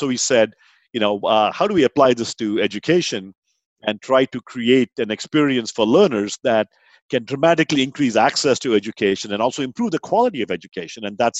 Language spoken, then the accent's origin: English; India; now in United States; I grew up in India, came to the U.S.